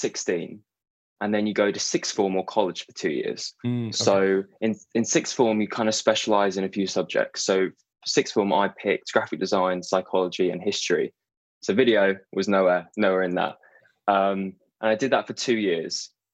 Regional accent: England, United Kingdom; I, as you might be able to tell, I'm from England in the United Kingdom

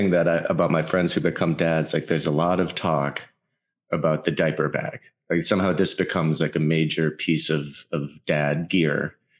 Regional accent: Minnesota, United States; but because I'm actually from Minnesota, I'm contractually obligated to loathe the Packers

